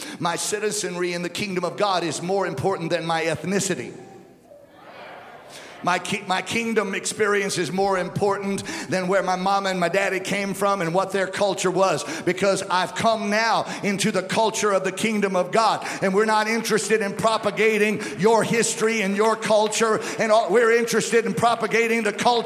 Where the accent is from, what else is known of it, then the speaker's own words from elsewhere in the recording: United States; I am. I'm an American.